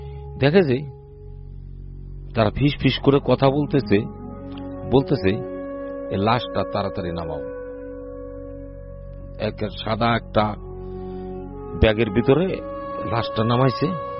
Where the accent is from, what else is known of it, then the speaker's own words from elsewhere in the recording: Faridpur, Dhaka Division, Bangladesh; আমার বাড়ি ফরিদপুর টাপা খোলা লেকপার।